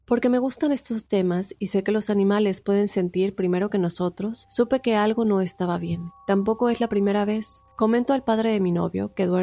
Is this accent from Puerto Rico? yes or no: yes; Puerto Rico; also born or lived in North Dakota; now in Florida, United States; soy de Puerto Rico, pero hace 5 años resido en Estados Unidos. Por casi 5 años viví en Dakota del Norte, y en noviembre del 2020 me mudé a Florida junto con mi novio y su familia.